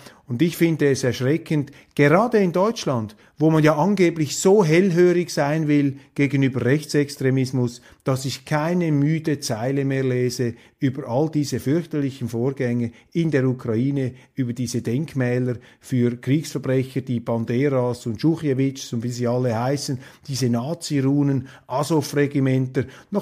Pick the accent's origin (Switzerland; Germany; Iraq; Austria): Switzerland; Für mich als Demokrat, als Schweizer